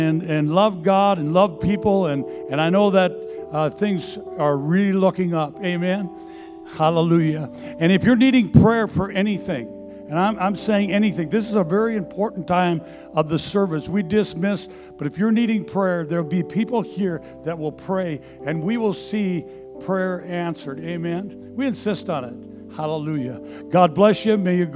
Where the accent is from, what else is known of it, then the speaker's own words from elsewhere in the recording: Norway; I'm originally from Norway, so I'm a Norwegian. A person from Norway is a Norwegian.